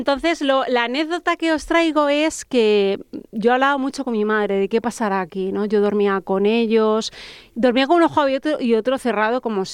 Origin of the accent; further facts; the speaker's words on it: Almagro, Castilla-La Mancha, Spain; hice la presentación del libro en Almagro, en mi pueblo querido